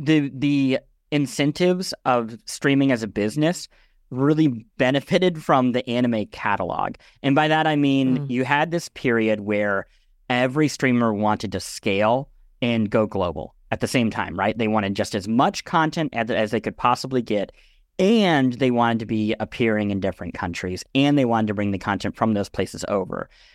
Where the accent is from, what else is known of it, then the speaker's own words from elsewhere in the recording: Midwest, United States; I grew up in the Midwest. My access to anime was maybe I went to Sam Goody, which is a store people probably don't remember anymore.